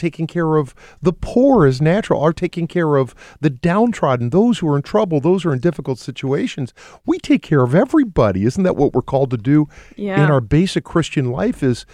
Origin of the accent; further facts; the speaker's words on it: Columbus, Ohio, United States; Oberlin's from near my hometown of Columbus, Ohio, so I'm very familiar with that one.